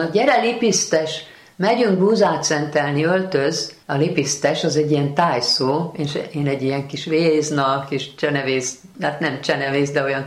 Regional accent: Debrecen, Hajdú-Bihar, Hungary; hadd említsem meg a szülővárosomat, Debrecent, nagyon-nagyon nagy szeretettel gondolok Debrecenre

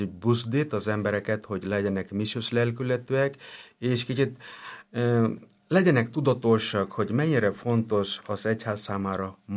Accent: West Bengal, India; Hungarian is a second language; now in Hungary; Igen, én Indiából származom, és igen, Kolkata mellől, és onnan jöttem ide Magyarországra 2012-ben, és azóta is Verbita misionárusként, szeretesként itt tevékenykedem Magyarországon.

